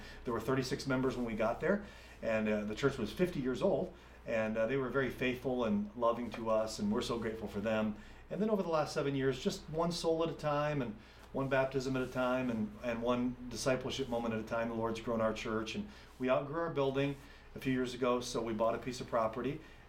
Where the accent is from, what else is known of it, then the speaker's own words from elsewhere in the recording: Michigan, United States; also born or lived in Lancaster; now in Howell, United States; My wife and I were raised in Michigan, but delighted to spend all of our 20s and 30s in Lancaster.